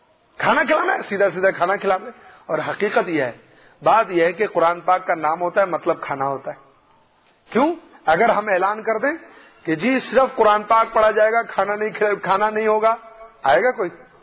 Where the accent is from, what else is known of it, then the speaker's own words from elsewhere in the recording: Karachi, Sindh, Pakistan; اور پھر ہمارے شہر کی عورتیں، شہر ہے کراچی